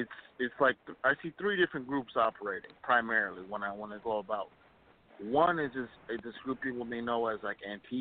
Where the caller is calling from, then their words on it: Minneapolis, Minnesota, United States; I just wanted to say I'm from Minneapolis. I grew up right there on Lake Street where a lot of the protests have been happening.